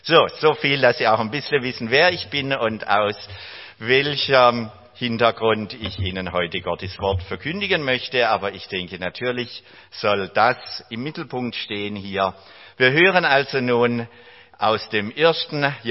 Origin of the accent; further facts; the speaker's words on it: Niefern, Baden-Württemberg, Germany; also born or lived in Eisingen; Wie Sie aus meinem Namen schon erraten können, komme ich aus Niefern, bin in Niefern in die Grundschule gegangen, aber dann später hat uns Gott nach Eisingen geführt, damit ich dort im Konfirmandenunterricht zum lebendigen Glauben an Jesus Christus finden konnte.